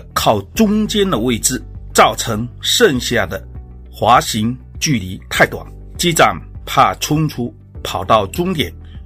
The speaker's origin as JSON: {"language": "Chinese", "town": "Fuzhou", "region": "Fujian", "country": "China", "accent": "Fuzhou", "moved": "yes", "lives_now": "United States", "said": "我是1997年来到美国的。从我的口音里，大家肯定能够听得出我是一个福州人。移民来美国25年了"}